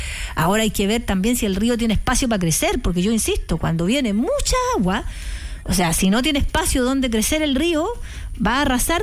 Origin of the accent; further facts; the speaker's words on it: Chile; Pero como buen chileno, nos pasa de que igual construimos en las riberas